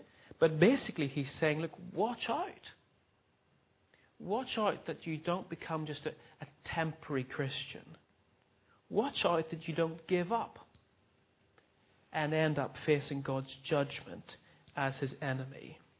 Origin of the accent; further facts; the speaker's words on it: Northern Ireland, United Kingdom; back in my home country, Northern Ireland